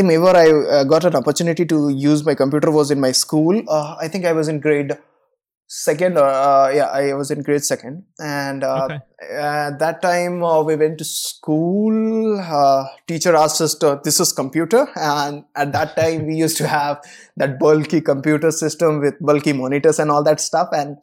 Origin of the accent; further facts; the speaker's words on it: Koderma, Jharkhand, India; So my hometown is a place called Koderma in Jharkhand, and it's like surrounded by 30 kilometer of forest all around the middle of the place.